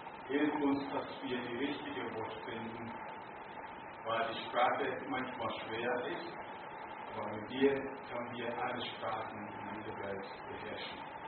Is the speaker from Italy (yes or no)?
no; Ghana; German is a second language; moved away; In 1970 gab es in meiner Heimat Militär. Und es war so schlimm in Ghana, dass viele waren weggeflüchtet. Ich bin mit meiner Frau in Hamburg gewesen und wir sind dort 9 Jahre gewohnt.